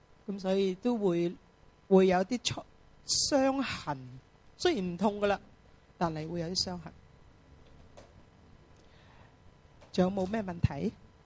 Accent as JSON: {"language": "Cantonese", "country": "China", "said": "我哋中国人仲好论尽嘅"}